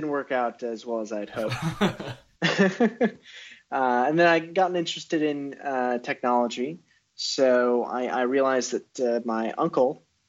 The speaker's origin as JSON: {"language": "English", "region": "Illinois", "country": "United States", "said": "So I'm from Illinois, just outside Chicago, about an hour and a half outside the city."}